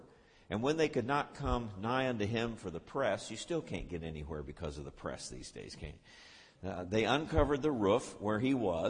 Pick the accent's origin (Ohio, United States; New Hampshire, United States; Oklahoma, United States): Ohio, United States; When I was growing up in Ohio, my dad was a teacher, and we rented an old farmhouse out in the country, in farm country in Ohio.